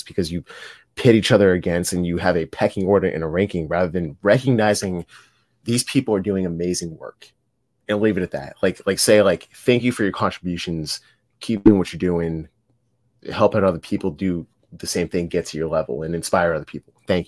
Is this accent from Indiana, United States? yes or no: no; Pittsburgh, Pennsylvania, United States; I was like, "Hey, like, I'm from Pittsburgh too,"